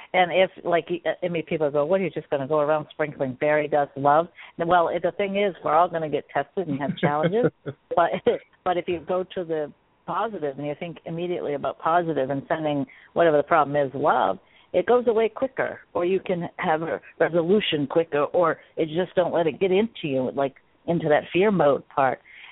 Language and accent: English; Maine, United States; and I'm from Maine, as Gary had mentioned